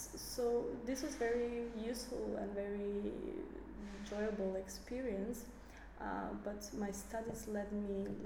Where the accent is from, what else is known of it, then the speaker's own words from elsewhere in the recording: Croatia; Yes, I'm originally from Croatia